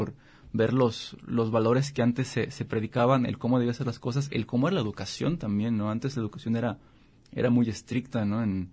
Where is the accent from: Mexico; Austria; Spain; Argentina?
Mexico; más como mexicanos, que es un autor pues nacional